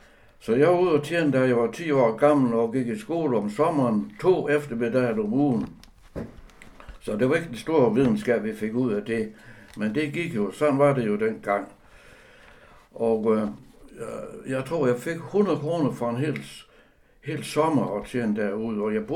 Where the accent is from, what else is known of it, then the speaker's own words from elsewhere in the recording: Starup, Region of Southern Denmark, Denmark; born there; Jeg er født i Starup, Tofterup i 1938. Min far var tidligere stationsmester ved jernbanen, og min mor, hun passede en lille butik sammen med 5 børn.